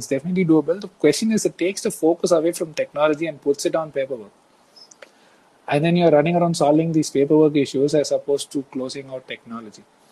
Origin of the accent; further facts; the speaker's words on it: India; now in United States; hey, I'm from India